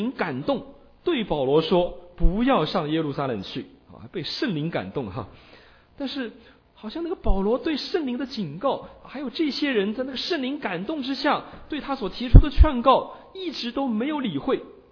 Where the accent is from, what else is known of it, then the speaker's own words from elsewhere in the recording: China; 特别是在我们大陆人当中哈，最多用的理由就是理性